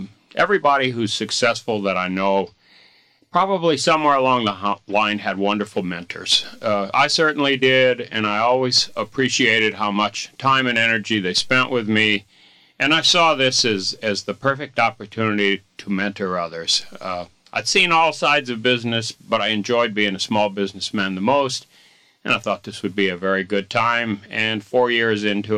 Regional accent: Denver, Colorado, United States; Sure. I'm from Denver, Colorado. Went to school at the University of Colorado, studied marketing and economics.

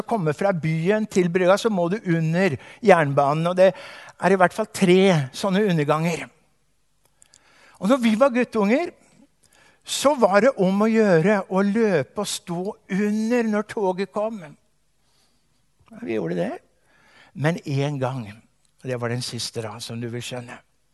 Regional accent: Hamar, Innlandet, Norway; Jeg kommer fra Hamar, jernbanebyen Hamar.

